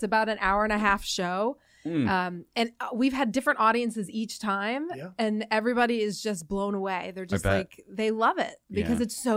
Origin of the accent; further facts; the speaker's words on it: Indiana, United States; It's about my home state, Indiana.